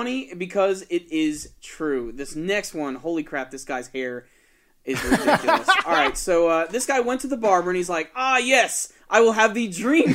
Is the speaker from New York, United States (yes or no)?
yes; New York, United States; We're from New York, you know, born and raised.